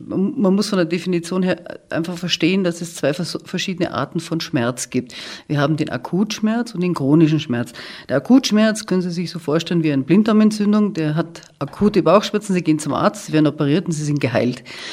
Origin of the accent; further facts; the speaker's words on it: Munich, Bavaria, Germany; sage ich jetzt mal, also als Münchner.